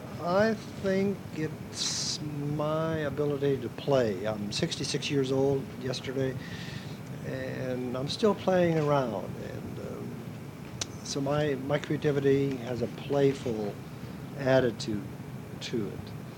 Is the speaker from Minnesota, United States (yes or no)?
yes; Minnesota, United States; And cockleburrs stuck to my stockings when I was a little boy growing up in Minnesota, too, and I just hated cockleburrs.